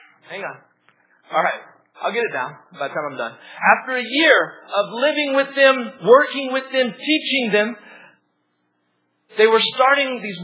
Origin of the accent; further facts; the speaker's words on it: United States; And being that I'm American and educated, they automatically elevated me to this status of big man.